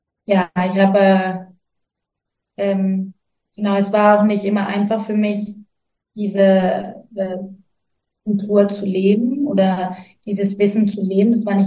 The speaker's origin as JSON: {"language": "German", "country": "Guatemala", "tie": "born or raised there", "said": "Und ja, ich bin hier in Guatemala aufgewachsen. Seit ich klein bin, wurden wir sozusagen von einer Maya-Familie adoptiert worden."}